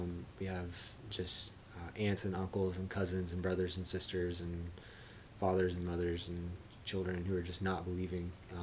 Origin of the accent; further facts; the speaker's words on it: Alabama, United States; born there; So I was born in the Deep South in Alabama and was raised in church.